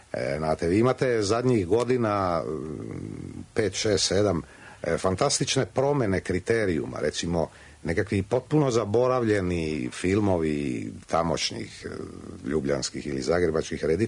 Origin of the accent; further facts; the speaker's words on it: Dalmatia, Croatia; ja o Hrvata kažem kao Dalmatinac, mislim, mi se uvijek zovemo, ako smo već u preciziranju toga, mi se uvijek zovemo Dalmatinci, a ne Hrvati.